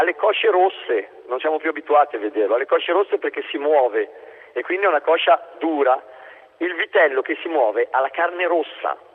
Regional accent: Piedmont, Italy; io vengo dal Piemonte, quindi noi abbiamo questa razza piemontese di eccezionale qualità

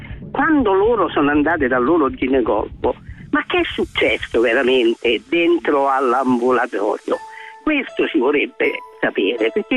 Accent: Romania; Se ti dico che sono rumeno.

